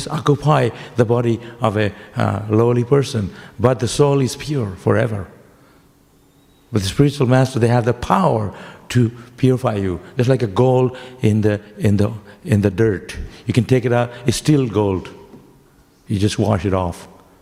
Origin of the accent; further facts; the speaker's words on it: Shantipur, West Bengal, India; born there; English is a second language; I was born in Shantipur, a spiritual place. Doesn't mean I was a Brahmana.